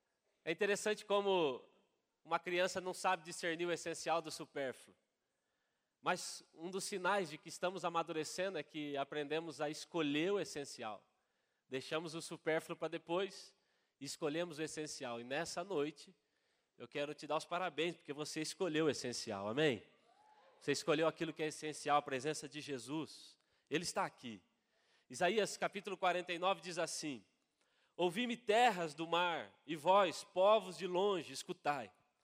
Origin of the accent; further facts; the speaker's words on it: Laranjeiras do Sul, Paraná, Brazil; Para quem não me conhece, eu sou de Laranjeiras do Sul.